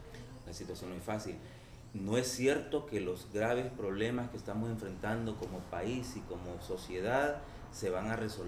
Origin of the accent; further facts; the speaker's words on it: El Salvador; es el mejor escenario que podríamos tener como salvadoreños y como salvadoreñas.